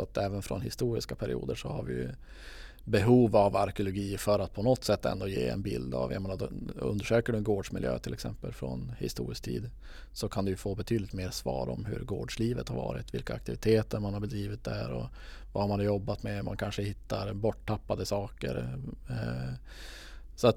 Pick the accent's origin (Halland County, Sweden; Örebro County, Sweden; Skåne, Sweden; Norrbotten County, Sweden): Norrbotten County, Sweden; Luleå; jag tänker då från Norrbotten, jag är ju född och uppvuxen i Luleå.